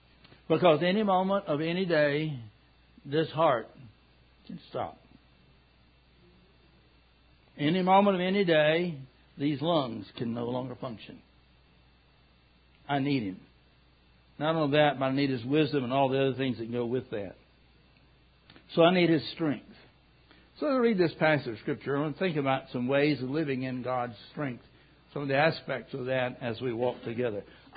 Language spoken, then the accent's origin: English; Kentucky, United States; Those of you don't know, I'm from Kentucky.